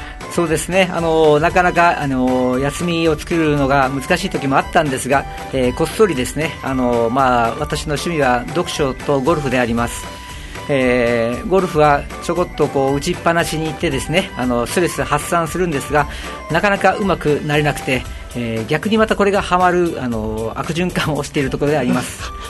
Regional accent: Naha, Okinawa, Japan; 私は、この辺りの出身で、津和屋小学校、上原中学校を出て、私の両親がですね、那覇市の第一公設市場で精肉店をしていたために

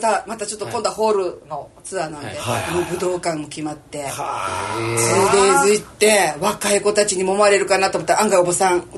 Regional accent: Okinawa, Japan; now in Tokyo, Japan; 私あの東京に住んでるんですけど沖縄の人なんですよ

